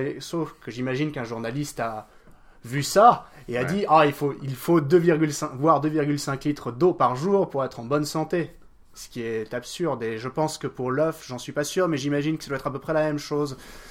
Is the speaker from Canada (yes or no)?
no; France; Ah, en tant que Français, je ne peux pas trop condamner le vin.